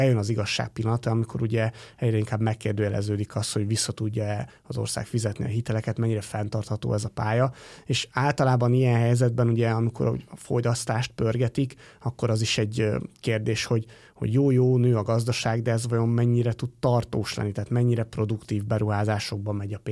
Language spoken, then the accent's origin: Hungarian; Paks, Tolna, Hungary; nem tudom hányan tudják, hogy a Paksról származom